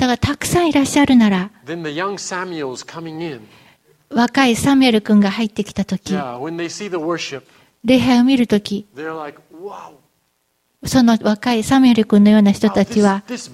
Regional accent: Tokyo, Japan; 当時は東京で育った子だったから、でそのすごいって東京弁で考えてました。

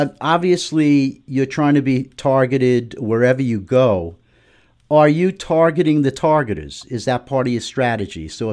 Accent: New York, United States; I grew up on Long Island, and there were potato and tomato farms.

